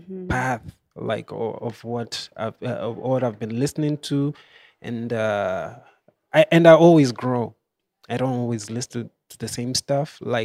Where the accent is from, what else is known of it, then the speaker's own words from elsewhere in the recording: Kawangware, Nairobi, Kenya; So I grew up around Kawangware. Like that's where those are the first memories I remember, somewhere in Kawangware.